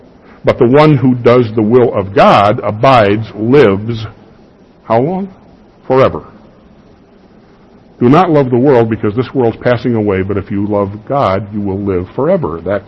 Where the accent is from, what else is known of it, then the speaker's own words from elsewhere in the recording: Chicago, Illinois, United States; When I was a kid growing up in Chicago, this verse was used to tell me, a Lutheran kid, I shouldn't date a Catholic girl.